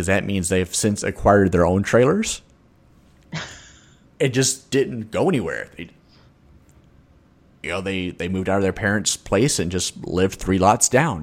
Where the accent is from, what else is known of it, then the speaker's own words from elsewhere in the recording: Louisville, Kentucky, United States; Even though I grew up in Louisville, which was the biggest city in Kentucky, that's kind of like being the prettiest waitress at Denny's.